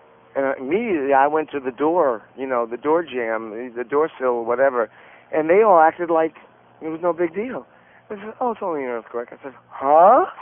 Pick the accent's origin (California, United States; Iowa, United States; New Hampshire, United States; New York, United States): New York, United States; I grew up in New York, yeah.